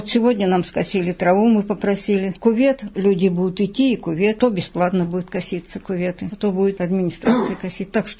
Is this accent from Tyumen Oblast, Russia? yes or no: yes; Pokrovka, Tyumen Oblast, Russia; Я из Тюменской области, я из Покровки. Покровки.